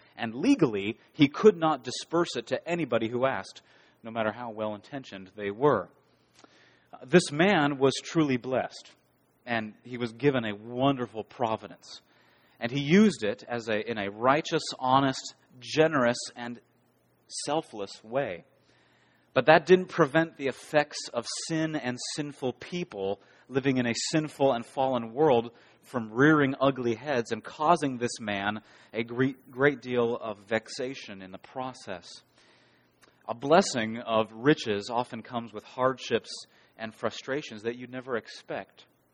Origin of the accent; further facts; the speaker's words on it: Ohio, United States; I grew up in Ashtabula County.